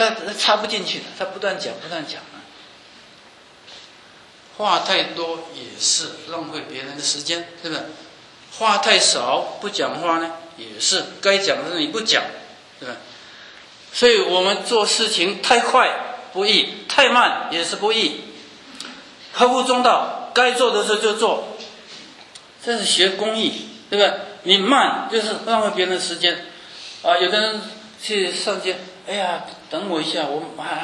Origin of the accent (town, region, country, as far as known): China